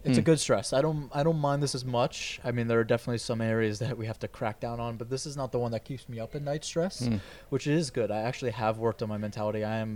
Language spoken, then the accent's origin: English; New York, United States; I'm a New Yorker. I'm hard.